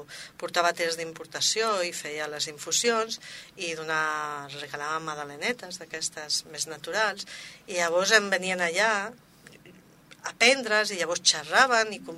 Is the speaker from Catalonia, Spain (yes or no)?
yes; Barcelona, Catalonia, Spain; jo sóc de Barcelona, de fet, vaig néixer a Barcelona i sempre cada any anàvem a estiujar a Camprodon